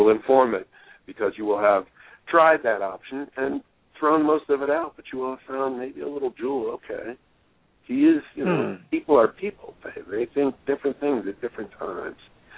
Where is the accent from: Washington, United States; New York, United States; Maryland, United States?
Maryland, United States; I did a show with the Rec Center back when I was a young kid and growing up in Tunnel Park, Maryland.